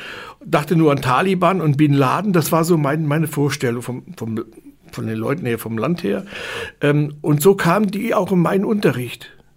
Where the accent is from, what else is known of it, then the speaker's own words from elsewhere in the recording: East Germany, Germany; now in West Germany; Also ich komme ja eigentlich aus Ostdeutschland, ist auch Deutschland, aber ich war hier in Westdeutschland, war total neu.